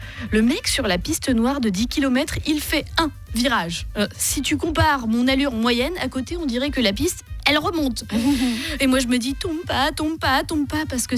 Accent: French Polynesia, France; moi je viens de Tahiti.

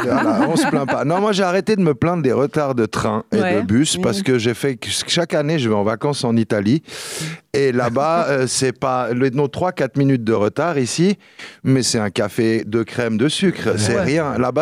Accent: Vaud, Switzerland; Oui, alors, en tant que bon vaudois...

